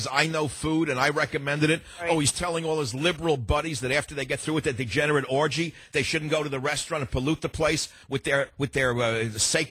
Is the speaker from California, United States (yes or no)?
yes; San Francisco, California, United States; Judith on KSFO in my hometown of San Francisco.